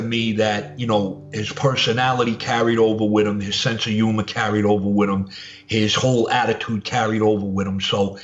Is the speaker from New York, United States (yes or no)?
yes; Brooklyn, New York, United States; of course, like myself, he was born and raised in Brooklyn. He had the Brooklyn accent.